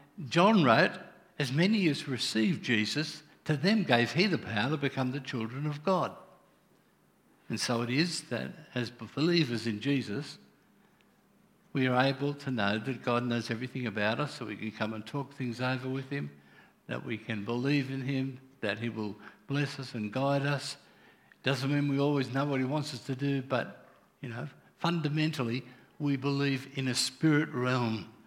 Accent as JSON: {"language": "English", "town": "Wollongong", "region": "New South Wales", "country": "Australia", "tie": "born or raised there", "said": "I'd never heard words like it, and I grew up in Wollongong, you know what that means."}